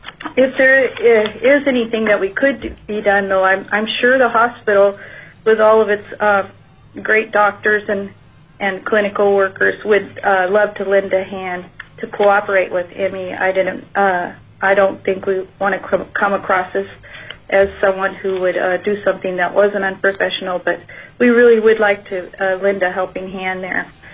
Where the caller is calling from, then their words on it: Dillingham, Alaska, United States; I'm a social worker for BBAHC, Connecticut Hospital, and I'm calling from Dellingham, too.